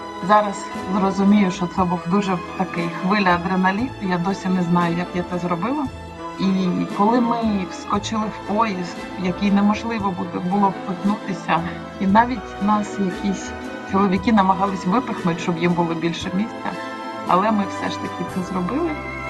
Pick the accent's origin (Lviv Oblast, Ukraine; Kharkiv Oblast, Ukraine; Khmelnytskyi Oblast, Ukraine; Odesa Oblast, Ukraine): Odesa Oblast, Ukraine; Odesa; accent: Odesa Ukrainian; also born or lived in Kyiv; як можна почути з мого акценту, я із Одеси. У мене одеська українська. Я прожила 15 років в Києві, і лютому 22-го року я жила з трьома дітьми.